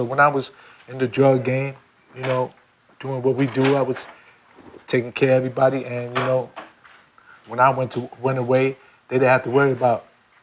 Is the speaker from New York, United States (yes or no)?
yes; Bronx, New York, United States; I'm originally from the Bronx, but I claim New York.